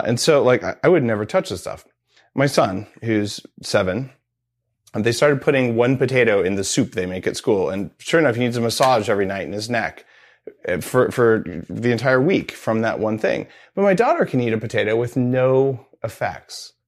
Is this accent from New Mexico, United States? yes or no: yes; New Mexico, United States; I grew up in New Mexico